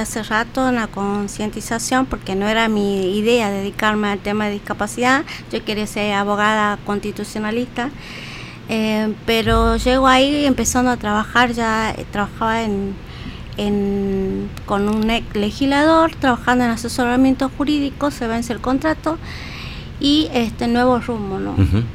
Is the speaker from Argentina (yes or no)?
yes; Salvador Mazza, Salta, Argentina; now in Tucumán, Argentina; yo vengo de Salta, de Salvador Massa. Yo terminé el secundario, me becaron para venir a estudiar acá.